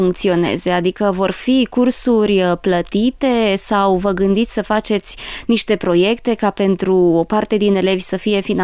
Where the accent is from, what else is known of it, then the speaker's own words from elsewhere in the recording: Transylvania, Romania; Suntem ardeleni, tuturor ne place.